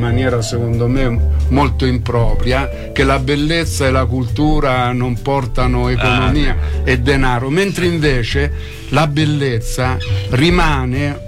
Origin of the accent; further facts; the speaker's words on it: Gualdo Tadino, Umbria, Italy; born there; io sono nato a Gualdo, forse sarebbe meglio dire gualdese